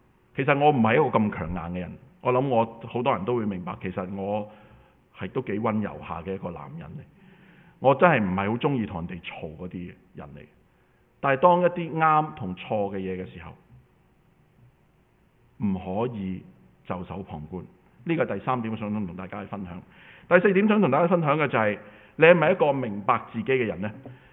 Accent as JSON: {"language": "Cantonese", "country": "China", "said": "咁我就用翻我哋中國人成日講啊"}